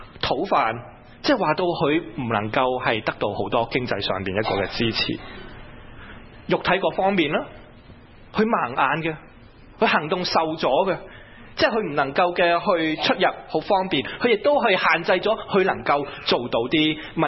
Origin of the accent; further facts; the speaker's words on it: China; 跟住作为中国人的爸爸